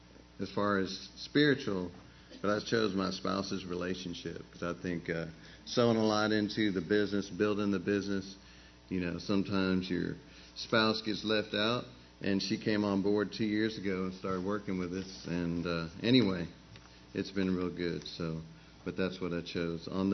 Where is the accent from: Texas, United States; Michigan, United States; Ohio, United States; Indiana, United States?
Texas, United States; Sugar Land; from Sugarland here, pretty close.